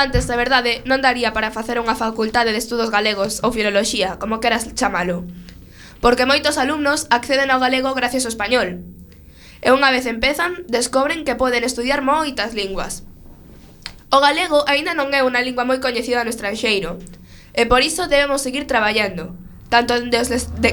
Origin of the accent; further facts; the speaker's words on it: Galicia, Spain; para expresar a miña cultura e a miña personalidade como galega.